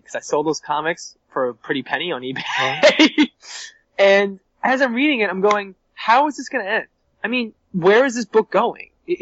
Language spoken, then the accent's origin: English; Brooklyn, New York, United States; So it's just we're from Brooklyn.